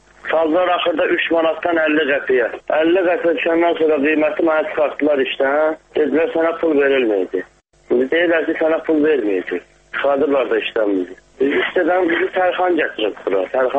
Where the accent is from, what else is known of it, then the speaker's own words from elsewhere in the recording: Baku, Azerbaijan; biz də Bakıdan gəlmişik bura işləməyə.